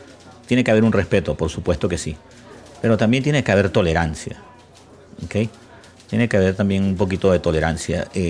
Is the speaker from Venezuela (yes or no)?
yes; Venezuela; Son bastante económicos aquí en mi país, en Venezuela.